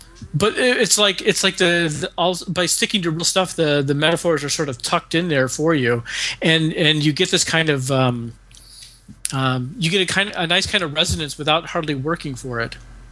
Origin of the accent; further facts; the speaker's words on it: Chicago, Illinois, United States; because I was raised in Chicago by Southerners, which is like being raised by wolves out there in the city.